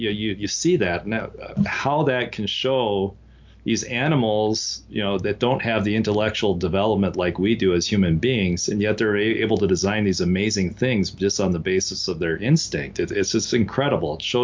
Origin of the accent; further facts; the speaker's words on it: Washington, United States; Of course, I'm biased because I'm from Eastern Washington, but just the Palouse area, the rolling hills